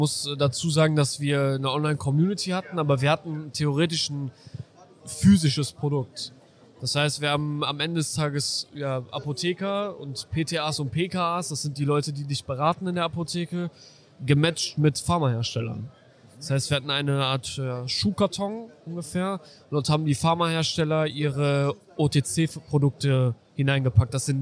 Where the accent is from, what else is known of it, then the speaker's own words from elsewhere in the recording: Düsseldorf, North Rhine-Westphalia, Germany; ich komme eigentlich aus Düsseldorf, bin 26